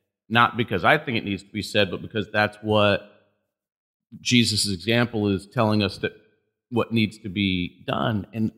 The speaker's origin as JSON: {"language": "English", "town": "Hartford", "region": "Connecticut", "country": "United States", "tie": "born or raised there", "also_born_or_lived": "Marlborough", "said": "growing up in Hartford, having spent a bunch of time in Bloomfield, having a lot of friends in Bloomfield, very familiar with Bloomfield, and then having lived in Marlboro and other places before"}